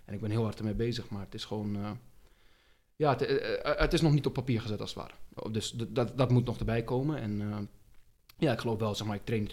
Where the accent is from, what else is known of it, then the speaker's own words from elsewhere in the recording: Netherlands; ben ik gewoon Nederlands, maar ik word ook in Leiden en in overal zeggen ze altijd, jij bent geen Nederlander, je bent een Pool, je bent een Oostblokker, een ding, omdat ik Nederlander ben met bruine ogen.